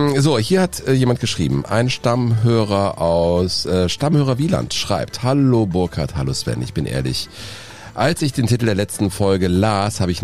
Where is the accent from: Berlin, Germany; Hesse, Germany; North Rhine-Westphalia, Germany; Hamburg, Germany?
Berlin, Germany; Ich bin Jahrgang 1964 in Ostberlin neben dem Jahn-Sportpark aufgewachsen.